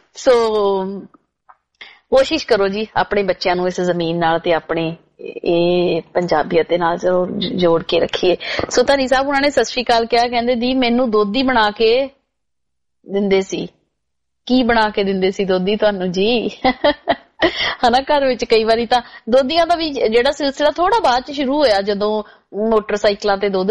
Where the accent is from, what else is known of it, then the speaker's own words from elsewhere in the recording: Khudda, Punjab, India; ਮੈਂ ਪਿੰਡ ਖੁੱਡੇ ਤੋਂ ਬਿਲੋਂਗ ਕਰਦੀ ਆ ਜੀ, ਇਹ ਹੁਸ਼ਿਆਰਪੁਰ ਡਿਸਟ੍ਰਿਕਟ ਵਿੱਚ ਪੈਂਦਾ ਤੇ ਟਾਂਡੇ ਤੇ ਦਸੂਏ ਦੇ ਵਿੱਚ ਮੇਨ ਜਿਹੜੇ ਹਾਈਵੇ ਆ ਉਹਦੇ ਉੱਤੇ ਪਿੰਡ ਆ ਜੀ, ਕਾਫੀ ਵੱਡਾ ਪਿੰਡ ਆ ਇਹ।